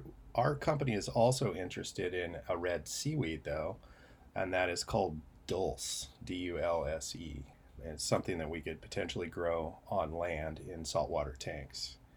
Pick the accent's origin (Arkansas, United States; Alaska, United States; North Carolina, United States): Alaska, United States; Cordova; also born or lived in Oregon / Hawaii; I was born in Cordova, grew up in Alaska and Oregon and somewhat in Hawaii to a commercial fishing family, and grew up fishing and went off to school.